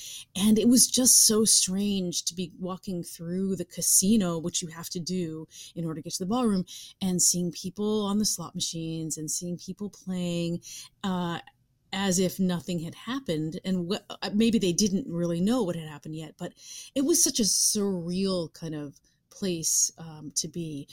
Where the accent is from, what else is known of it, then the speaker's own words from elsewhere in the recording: New York City, New York, United States; being a New Yorker and feeling the collective grief and compassion that came from the city was deeply profound.